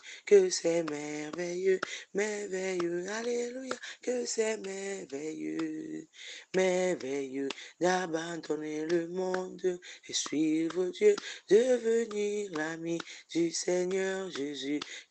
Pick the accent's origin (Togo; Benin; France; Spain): Togo; et nous sommes toutes du Togo.